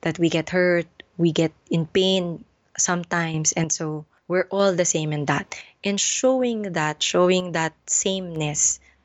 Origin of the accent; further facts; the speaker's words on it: Valenzuela, Metro Manila, Philippines; Oh, I'm Filipino, pure Filipino. I live in Valenzuela for 20 years, studied there, grade school and high school.